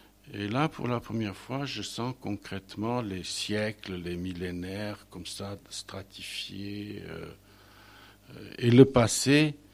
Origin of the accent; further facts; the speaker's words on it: Romania; On dit que c'est les chez nous, en Roumanie, la même chose.